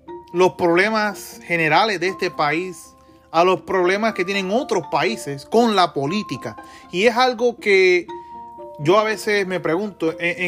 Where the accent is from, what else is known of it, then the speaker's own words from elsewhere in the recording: Puerto Rico; Le digo, soy de Puerto Rico